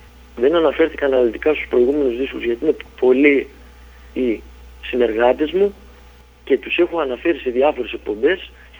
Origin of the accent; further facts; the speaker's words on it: Chania, Crete, Greece; Κατάγομαι από τη Ζούρουα Κηδονίας, την επαρχία Κηδονίας. Μεγάλωσα στα Χανιά